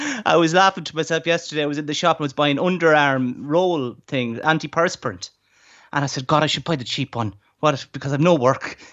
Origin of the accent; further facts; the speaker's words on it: Ireland; I grew up in Ireland.